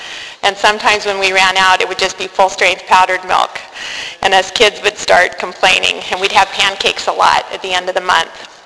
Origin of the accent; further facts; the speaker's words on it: Grand Island, Nebraska, United States; born there; I was born in Grand Island, Nebraska, in the middle of the United States of America, smack dab in the middle in 1962.